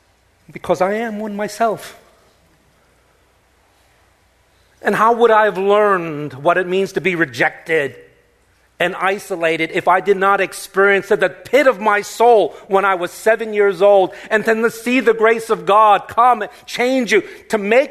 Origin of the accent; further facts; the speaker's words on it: Queens, New York, United States; You know, I was raised in Corona, Queens. I was the only Asian in the school.